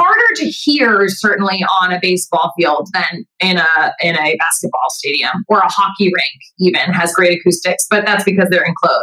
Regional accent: California, United States; I'm out here in LA. I'm from Southern California.

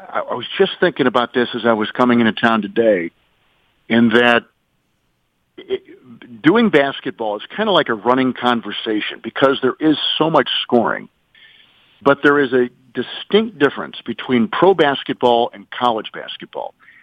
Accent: Green Bay, Wisconsin, United States; I grew up in a football family. I grew up in Green Bay.

